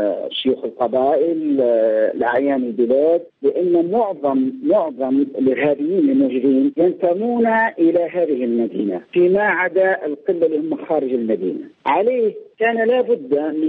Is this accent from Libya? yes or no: yes; Libya; يعني نحن درنا بلادنا ليبيا، يعني نحن نتجنب أكبر قدر يعني أكبر قدر ممكن من التدمير